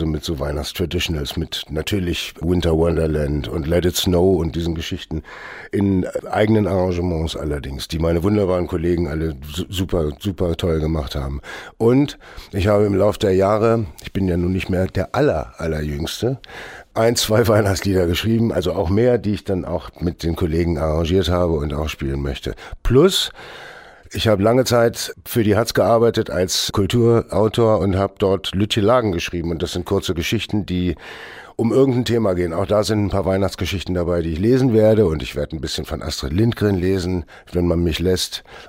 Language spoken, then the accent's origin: German; Hanover, Lower Saxony, Germany; Als Kind war ich natürlich wie jeder Hannoveraner irgendwie mit den Eltern irgendwie mal am Wochenende in Hameln und habe Rattenfängerkuchen gegessen und so weiter und kannte es bis dahin gar nicht. Und ich bin nach Hameln gezogen aus beruflichen Gründen